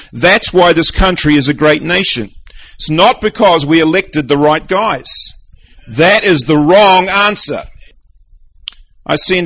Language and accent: English; New Zealand; moved away; You know, we come from New Zealand, where and we're a relatively rich country.